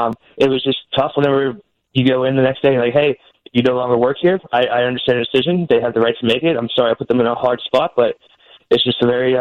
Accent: Pittsburgh, Pennsylvania, United States; I'm from Pittsburgh, so I worked my way around Ohio.

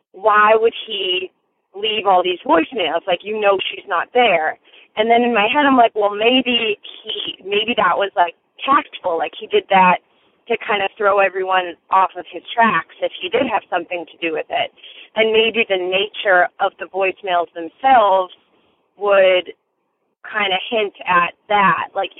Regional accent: Boston, Massachusetts, United States; I'm from Boston, and I love your podcast.

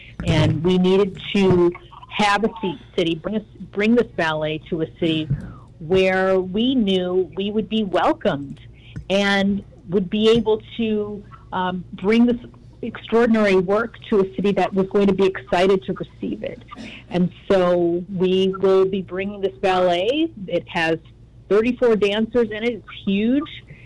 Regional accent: Saginaw, Michigan, United States; but I'm also a Detroiter. I grew up in the area. I was raised in Saginaw, Michigan, went to high school at Interlochen and Marion High School in the area, and my family relocated down to the Detroit area

